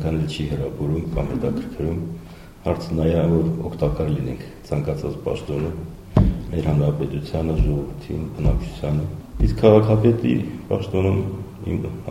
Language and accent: Armenian; Stepanakert, Nagorno-Karabakh, Azerbaijan; ես ծնվել մեծացել եմ Ստեփանակերտում, իսկապես ես էլ մեր քաղաքը սիրում եմ որպես քաղաքացի